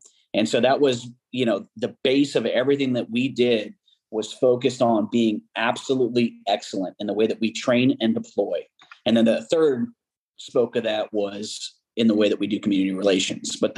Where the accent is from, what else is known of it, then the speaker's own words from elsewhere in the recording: Mandeville, Louisiana, United States; as I was in Southeastern Louisiana University, close to where I grew up in Mandeville, Louisiana.